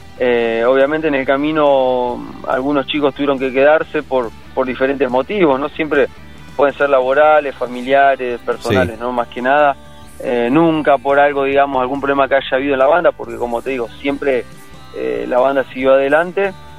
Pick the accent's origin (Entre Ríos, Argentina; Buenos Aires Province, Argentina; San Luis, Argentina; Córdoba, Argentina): Buenos Aires Province, Argentina; Florencio Varela; Somos de Florencio Varela, Gran Buenos Aires.